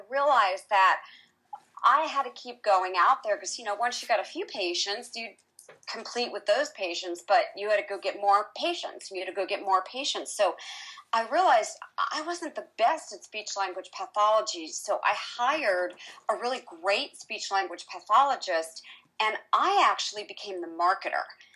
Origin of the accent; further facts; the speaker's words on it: East Coast, United States; now in Midwest, United States; I grew up on the East Coast, and I now moved to the Midwest as my husband had gotten a job there.